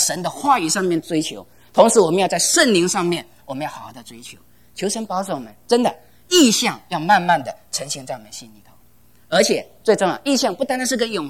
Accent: China; 我们中国人的观念，万般皆下品，唯有什么啊？读书高

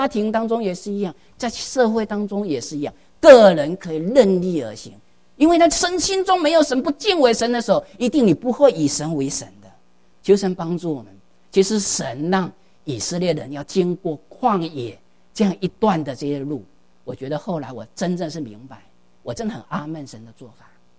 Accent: China; 我们其实我们每个人我们来到海外的时候的话，我们都还说我们是中国人

